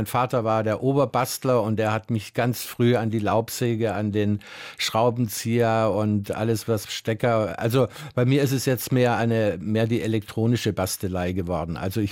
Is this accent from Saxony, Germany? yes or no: yes; Saxony, Germany; now in Friedrichshafen, Germany; man war als Sachse im Westen ein Neger und ich habe vom ersten Tag an, als ich in Friedrichshafen ankam, beim Nachbarjungen, ich habe mir richtig ein Vokabelheft zugelegt, also wie man eigentlich eine Fremdsprache lernt. So habe ich von heute auf morgen angefangen, Schwäbisch zu lernen